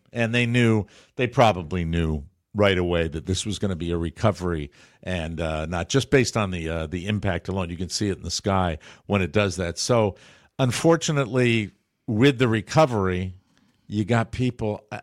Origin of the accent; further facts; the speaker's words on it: Connecticut, United States; a night flight, I think, coming from New York up to Bradley International Airport up in, outside of my hometown.